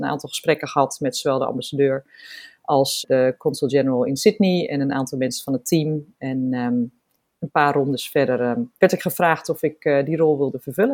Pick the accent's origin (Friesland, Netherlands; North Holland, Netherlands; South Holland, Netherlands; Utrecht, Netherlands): Utrecht, Netherlands; Soest; Ik ben geboren en getogen in Soest. Echt op steenworp afstand van Paleis Soestdijk.